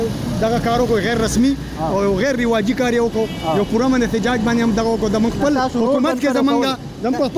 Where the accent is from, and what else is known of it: Buner, Khyber Pakhtunkhwa, Pakistan